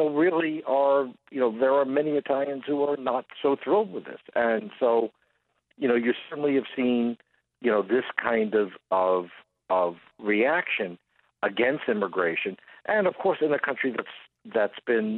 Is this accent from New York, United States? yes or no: yes; New York, United States; I happen to be from New York. Some of your listeners may tell from my accent.